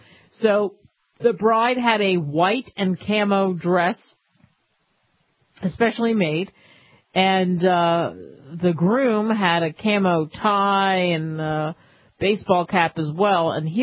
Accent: New Jersey, United States; I grew up in the Jersey Shore, hello, Atlantic Coast.

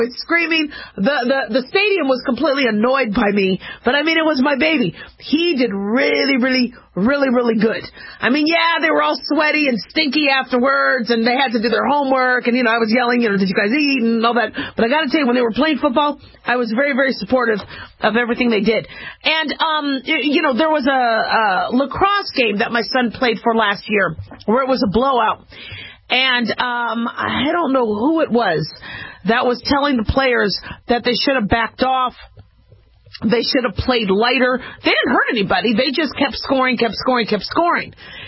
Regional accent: Las Vegas, Nevada, United States

